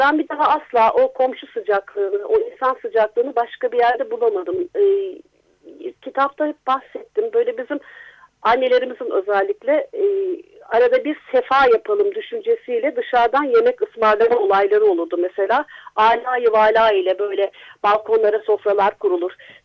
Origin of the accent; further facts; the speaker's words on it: Ankara, Turkey; Benim çocukluğum Ankara Yeni Mahalle'de geçti. Orada bir sitede oturduk.